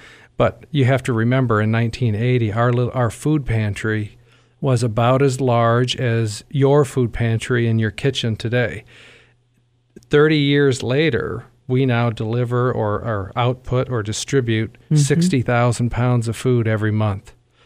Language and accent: English; Green Bay, Wisconsin, United States; also born or lived in Phoenix; took an early retirement out of corporate America, and came back home, if you will, born and raised in Green Bay.